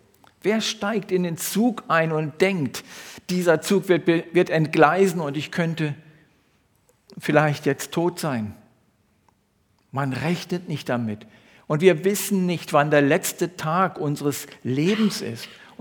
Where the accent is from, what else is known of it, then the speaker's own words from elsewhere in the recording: Lower Saxony, Germany; Bei uns in der Nähe, wo ich herkomme, gibt es ein Dorf und dieses Dorf heißt Eschede. Und Eschede liegt an der Bahnlinie von Hannover nach Hamburg.